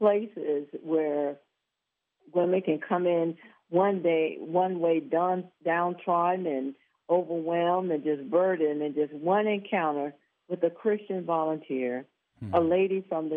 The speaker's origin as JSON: {"language": "English", "town": "Orlando", "region": "Florida", "country": "United States", "said": "I am originally from Orlando, Florida. So we started one in Orlando, and that was 30 years ago."}